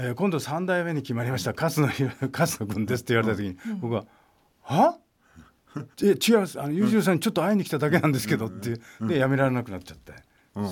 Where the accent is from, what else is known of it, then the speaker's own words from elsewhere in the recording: Kumamoto, Japan; accent: Kumamoto dialect; あと僕は熊本なんで訛りがあって